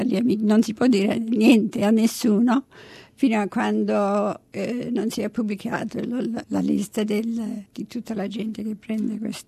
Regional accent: Melbourne, Victoria, Australia; io sono cresciuta a Melbourne.

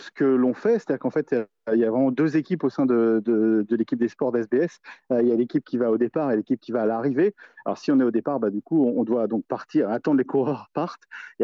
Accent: France; c'est vraiment beau à voir hein, quand on est français, de voir que c'est un produit qui s'exporte.

